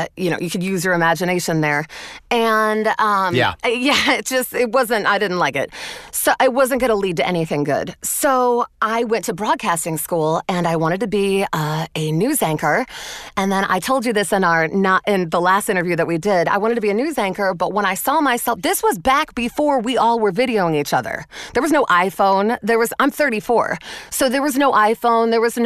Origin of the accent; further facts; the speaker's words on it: Chicago, Illinois, United States; This is in my hometown.